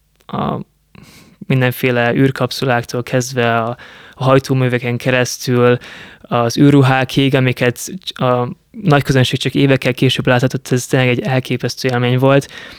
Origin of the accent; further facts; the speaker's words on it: Miskolc, Borsod-Abaúj-Zemplén, Hungary; moved away as an adult; Miskolcon születtem, ott nőttem fel. Az egész ott kezdődött, hogy általános iskolában én német-magyar kétszannyelvű iskolában jártam, tehát a német volt az első idegen nyelvem